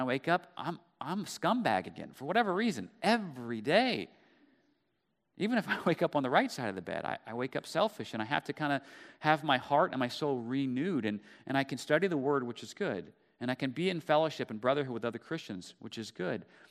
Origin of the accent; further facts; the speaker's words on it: Dallas, Texas, United States; now in Houston, United States; when I moved down to Houston from Dallas where I grew up, I got really involved with this one family that was a part of our church.